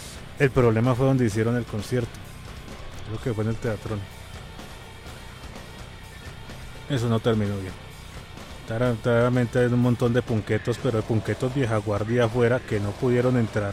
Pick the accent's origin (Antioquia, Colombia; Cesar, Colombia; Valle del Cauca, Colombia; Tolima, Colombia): Valle del Cauca, Colombia; Cali; Aquí en Colombia, en todas partes. O sea, digamos, yo soy de Cali